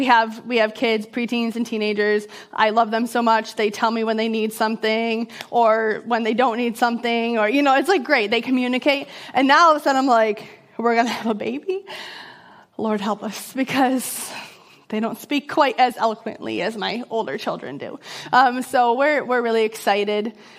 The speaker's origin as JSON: {"language": "English", "town": "Baldwinsville", "region": "New York", "country": "United States", "tie": "born or raised there", "said": "I grew up in Baldwinsville. I actually literally grew up like a tenth of a mile down the road on the Seneca River. My parents still live there, so this feels like home. I went to Reynolds Elementary right up behind here."}